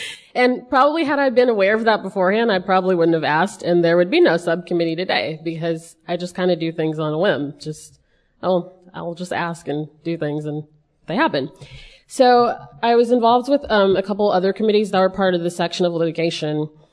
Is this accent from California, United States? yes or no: yes; California, United States; I'm an attorney. I'm from California.